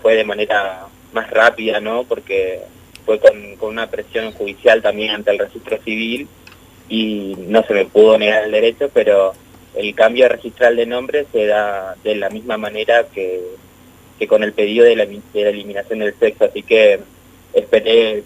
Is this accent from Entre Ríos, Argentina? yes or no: yes; Concepción del Uruguay, Entre Ríos, Argentina; tengo 23 años, soy de Concepción del Uruguay.